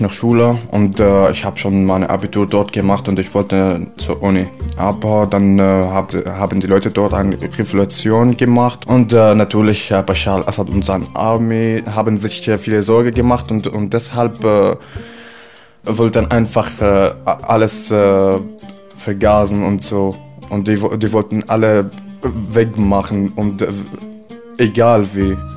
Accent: Syria; German is a second language; now in Germany; ich bin 21 Jahre alt, ich bin aus Syrien gekommen, ich bin schon hier in Deutschland seit einem Jahr.

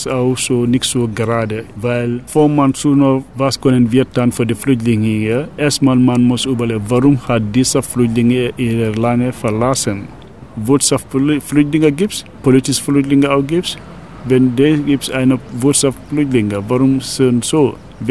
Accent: Gambia; German is a second language; now in Germany; Das haben wir nicht in Gambia. Aber wenn es kommt zu dem Heimatfühlen, meine Heimat ist die beste für mich, egal wo ich hin bin. Weil dort habe ich meine Familie, meine ganze Verwandte, die sind alles da. Ich bin dort geboren, dort gewachsen.

